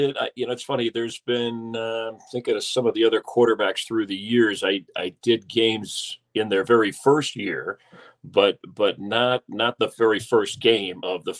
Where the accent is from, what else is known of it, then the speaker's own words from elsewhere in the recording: Florida, United States; since I'm originally from Florida. I do the Buccaneer preseason games